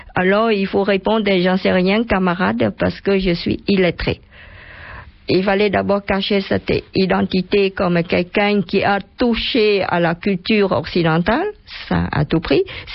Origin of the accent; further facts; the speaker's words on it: Battambang, Cambodia; Moi, à cette époque, je me trouvais à ma ville natale qui est Bat Thombong, une ville qui se trouve à plus de 200 km de Phnom Penh.